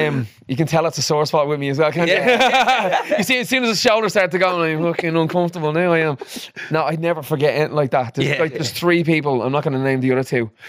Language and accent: English; Dublin, Leinster, Ireland; Some of the songs … talking about growing up in Dublin and all those things, is like, it's the things that break us, that make us who we are.